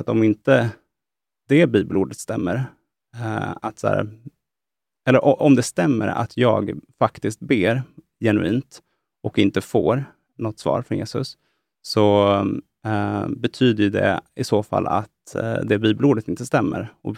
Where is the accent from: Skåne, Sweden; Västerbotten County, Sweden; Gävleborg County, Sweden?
Gävleborg County, Sweden; Edsbyn; vi har ett berg i Edsbyn där jag kommer ifrån.